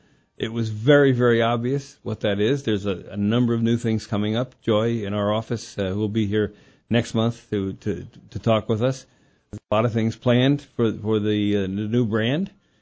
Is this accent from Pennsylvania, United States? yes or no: yes; Pennsylvania, United States; like myself, I came from the Philadelphia area. I got to the Midwest, and am I going to move back? Never